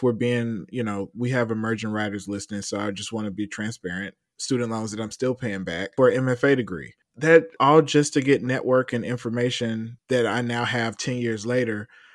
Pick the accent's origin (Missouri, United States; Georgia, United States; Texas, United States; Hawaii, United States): Georgia, United States; Atlanta; I'm from Atlanta, Southwest Atlanta.